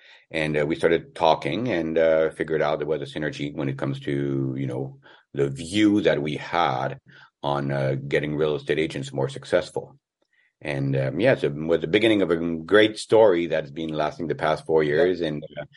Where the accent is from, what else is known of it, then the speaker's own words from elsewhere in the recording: France; moved away as an adult; now in United States; So, yeah, I grew up in France. Mm-hmm. Went to business school over there.